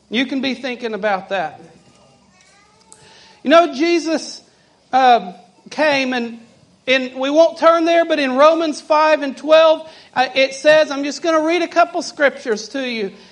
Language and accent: English; Kentucky, United States; I'm from Kentucky.